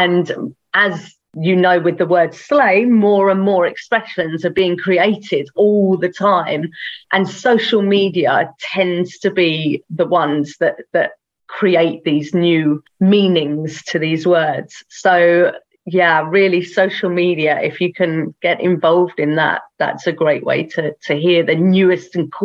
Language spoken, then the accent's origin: English; England, United Kingdom; also born or lived in Mexico; So I am from England. Although I lived in Mexico for 10 years, I have been living in England for the last 10 years. I live just outside of London, and I actually live closer to France than I do to London, but I'm very much British.